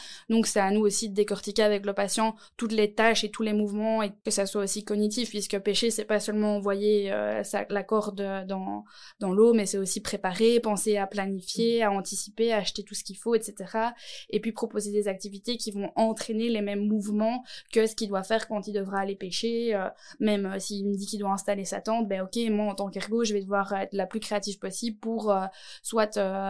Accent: Nivelles, Walloon Brabant, Belgium; et je viens de Nivelles.

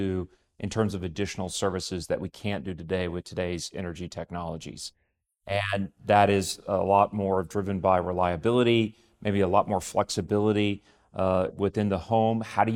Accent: Texas, United States; I grew up in Texas, where, of course, oil and gas is king.

